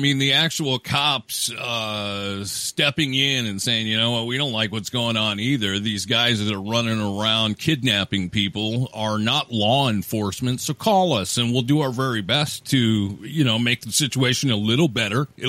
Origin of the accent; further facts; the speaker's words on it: Olympia, Washington, United States; it comes out of my home state. Olympia, Washington, which is where the capital is.